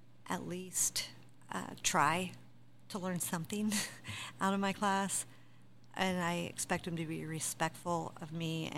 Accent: Pendleton, United States; I grew up in Pendleton, and I knew a lot of people that we went out on calls for

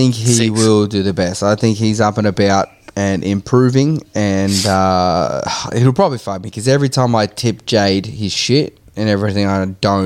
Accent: Melbourne, Victoria, Australia; now in Ireland; I'm from Melbourne, but I've lived in Ireland for many years.

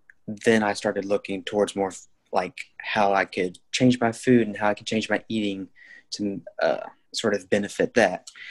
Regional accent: Midwest, United States; I am from the Midwest in the United States, and I'm 19 years old

